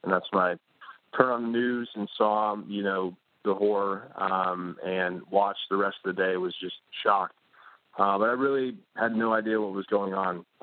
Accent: Connecticut, United States; My family. I grew up in Connecticut. I had relatives that served, but it was never in my pipeline to join.

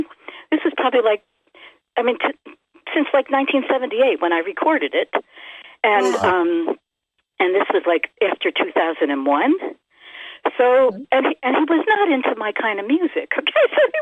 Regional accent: East Coast, United States; so I'm on the West Coast. I grew up on the East Coast. And my mother died when I was 9. My father died when I was 16.

